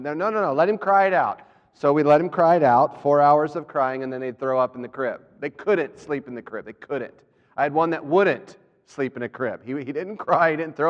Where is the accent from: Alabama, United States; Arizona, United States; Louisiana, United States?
Alabama, United States; Growing up in Alabama, there are two areas where advice always came into play.